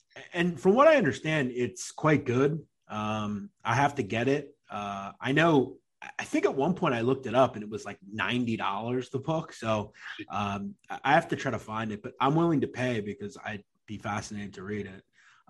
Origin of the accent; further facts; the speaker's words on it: Pennsylvania, United States; I'm obviously from Pennsylvania.